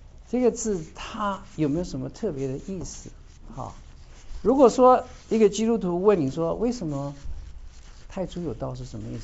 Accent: China; 我们中国人也有很多的成语的用法，对不对？

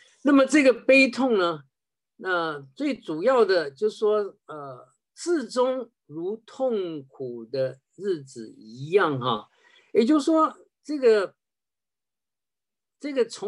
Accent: China; 可以所谓的我们中国人有所谓的义子而分而亨哈

